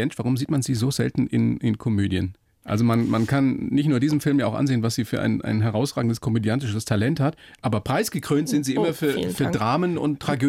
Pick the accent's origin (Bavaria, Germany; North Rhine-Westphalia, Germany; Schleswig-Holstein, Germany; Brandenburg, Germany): Bavaria, Germany; eine Mutter gespielt haben aus der Oberpfalz, also aus meiner Heimat